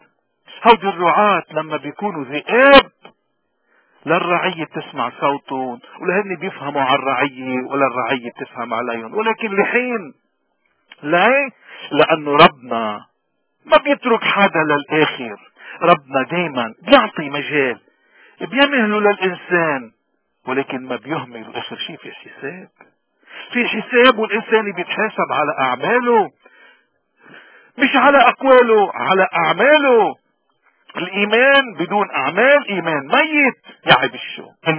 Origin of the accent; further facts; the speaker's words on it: Lebanon; نعمل جردي كلبناني موارني وغير الموارني